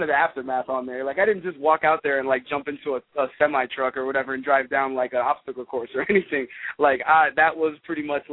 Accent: United States; even though I grew up in the States, obviously

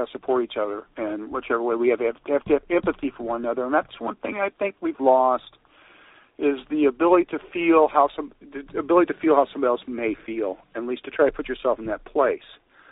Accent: Alton, Illinois, United States; where I grew up here in Alton, which is right next to the town where I live in now, and I grew up around race riots.

